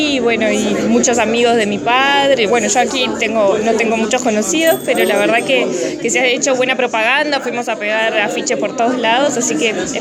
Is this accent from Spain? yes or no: no; Uruguay; como soy de Uruguay y la exposición se hace aquí en Bretaña